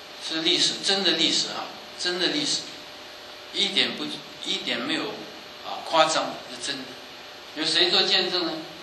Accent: China; 我们中国人举手呼吁，莫施于人，那这是消极的讲法

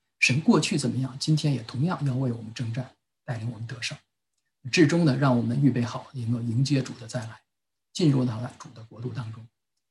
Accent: China; 所以我们中国人才说嘛，这个宁为太平狗，不做乱世

